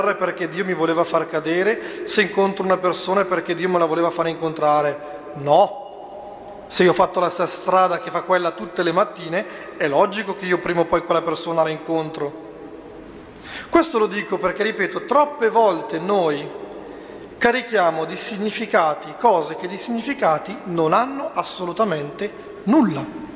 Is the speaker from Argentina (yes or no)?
no; Lombardy, Italy; dalle mie parti, si dice, lo dico in bergamasco, poi traduco